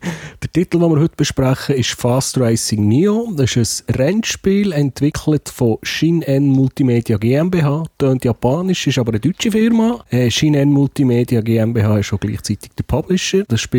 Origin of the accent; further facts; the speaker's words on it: Switzerland; Ja, wir sind Schweizer, das macht unseren Charme aus.